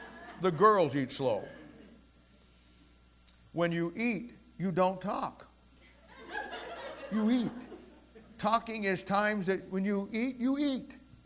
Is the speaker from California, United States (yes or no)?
no; Ohio, United States; Every year, we take our annual pilgrimage to Ohio. I'm from Ohio.